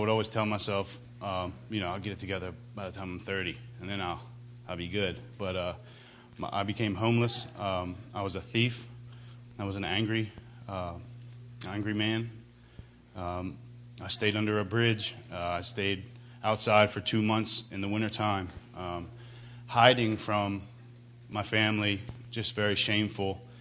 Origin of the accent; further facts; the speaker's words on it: Wilmington, Delaware, United States; I'm from Wilmington, Delaware, originally